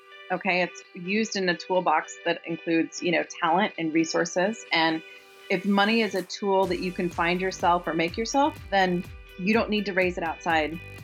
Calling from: Kansas City, United States; I'm calling in from Kansas City.

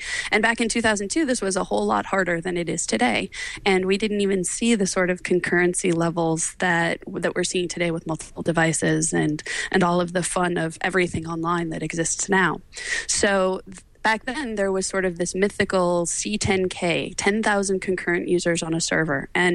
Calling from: Seattle, Washington, United States; I'm speaking from Seattle, Washington.

